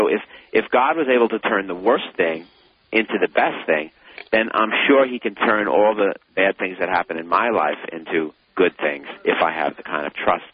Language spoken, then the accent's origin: English; Brooklyn, New York, United States; especially because I'm from Brooklyn. I'm not even from...